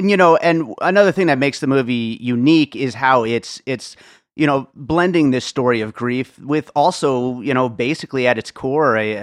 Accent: Pennsylvania, United States; also born or lived in Brooklyn; I also, you know, come from a Reformed Jewish background, and of course, Hasidics were around, you know, growing up. I was born in Brooklyn and grew up in Pennsylvania. I was always back into New York all the time.

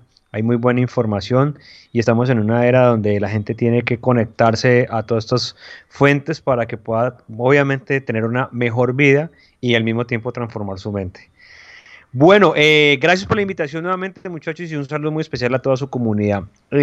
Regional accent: Palmira, Valle del Cauca, Colombia; now in Cali, Colombia; Yo soy de Cali. Bueno, yo vivo en Cali realmente, soy de Palmira.

